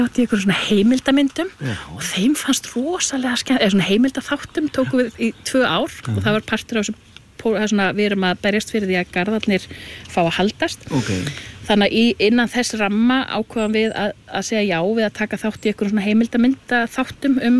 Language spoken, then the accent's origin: Icelandic; Vestmannaeyjar, Southern Region, Iceland; ég auðvitað alinn upp í Vestmanni.